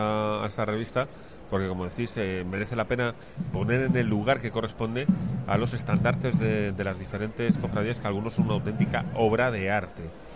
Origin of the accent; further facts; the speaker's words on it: Murcia, Region of Murcia, Spain; yo que soy de San Antolín